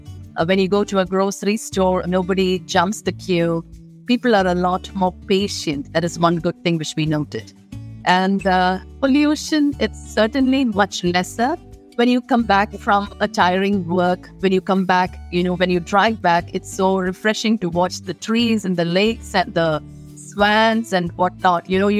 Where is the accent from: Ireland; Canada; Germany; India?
India; moved away as an adult; also born or lived in United Arab Emirates; now in Florida, United States; I'm from India. I graduated as a BSN from India. I worked there for a couple of years and then we moved to Middle East. I worked in Dubai and Abu Dhabi for about 22 years. And we moved to Florida as a family, I think March 2020.